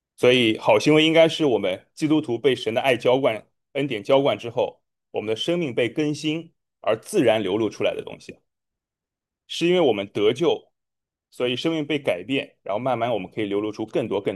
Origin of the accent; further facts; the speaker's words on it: Shanghai, China; 在2014年的时候受洗的，所以有12年吧。对，然后我来自中国大陆，我来自上海，上海人。